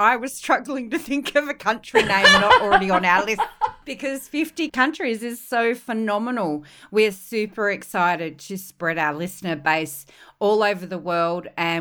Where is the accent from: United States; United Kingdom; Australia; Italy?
Australia; I'm your host from Down Under